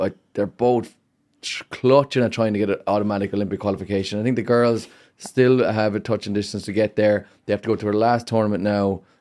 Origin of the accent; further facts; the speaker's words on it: Ireland; we are proud of them, and we're Irish.